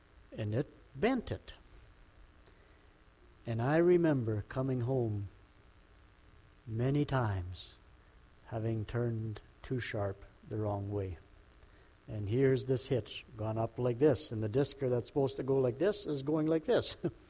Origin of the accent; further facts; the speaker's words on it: Manitoba, Canada; I remember growing up in Manitoba when I started working the field at first.